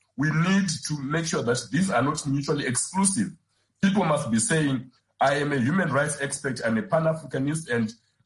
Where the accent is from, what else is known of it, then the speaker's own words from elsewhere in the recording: Zimbabwe; when you come from Zimbabwe, like I do, and you meet people and you say, I am from Zimbabwe